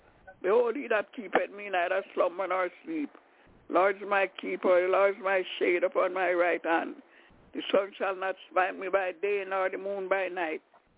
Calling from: Albany, New York, United States; I'm calling from Albany, New York.

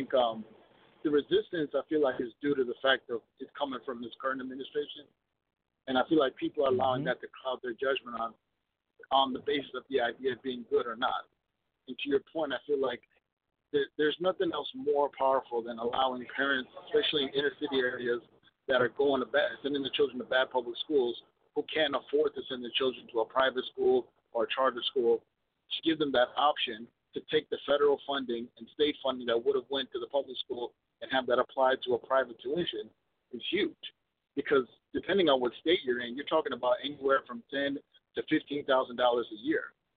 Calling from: Virginia Beach, Virginia, United States; I'm calling out from Virginia Beach, Virginia.

